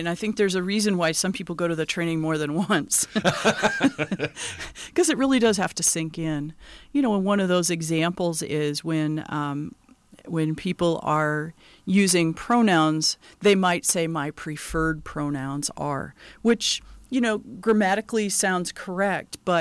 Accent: Ames, Iowa, United States; now in Racine, United States; Well, growing up in Iowa, I feel like I had that kind of Midwest sensibility and then went to the West Coast.

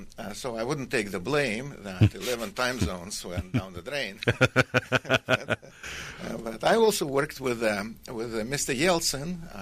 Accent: Russia; accent: Russian; English is a second language; now in Wisconsin, United States; And I am, right now, I am more Wisconsinite than Russian. Mm. I just have my accent, Russian accent. That's kind of my best memory of the country I left.

